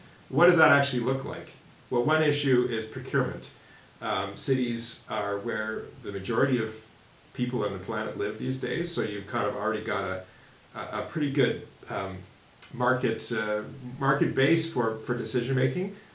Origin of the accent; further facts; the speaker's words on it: Toronto, Ontario, Canada; now in Montreal, Canada; And I grew up in Toronto, by the way, so